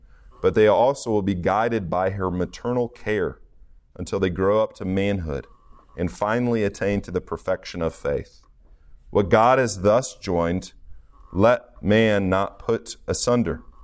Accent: Iowa, United States; I grew up in Iowa, and so if you're an Iowa kid, you're very familiar with corn because you see it everywhere.

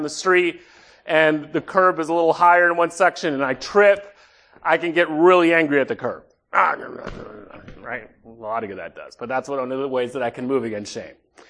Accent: Manhattan, New York, United States; I grew up in Manhattan. In Manhattan, we jaywalk like crazy. I don't know anyone in Manhattan who doesn't jaywalk.

